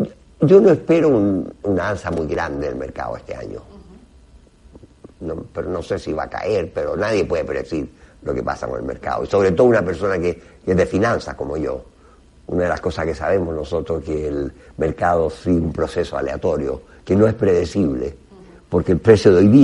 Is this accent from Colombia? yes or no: no; Chile; Yo soy de Chile, así que la economía chilena también está un poquito más, está creciendo más lentamente